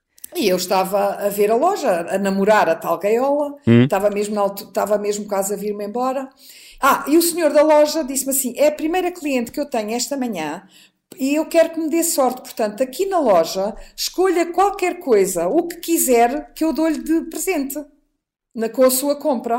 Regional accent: Portugal; como pessoa que nós vivemos em Lisboa e em Portugal, somos portugueses

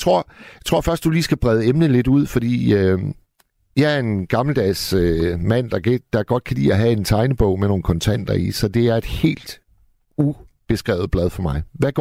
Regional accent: Hirtshals, North Denmark Region, Denmark; altså jeg kommer op fra Hirtshals

